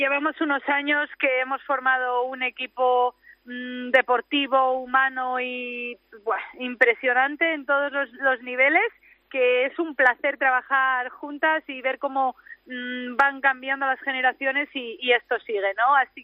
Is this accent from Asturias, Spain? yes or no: yes; Gijón, Asturias, Spain; Sí, sí, soy asturiana, sí.